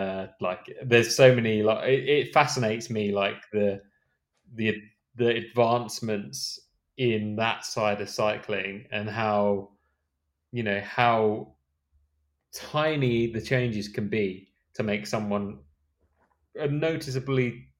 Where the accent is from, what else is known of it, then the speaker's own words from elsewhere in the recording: United Kingdom; Like, I kind of feel like I'm as a British person who's done it, I'm like, yeah, it's kind of cool.